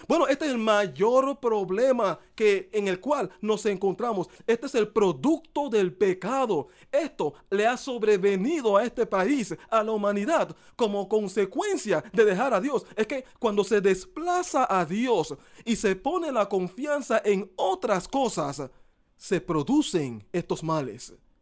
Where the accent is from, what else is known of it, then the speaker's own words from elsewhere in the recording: Panama; Pero Panamá es mi casa, Panamá es mi tierra.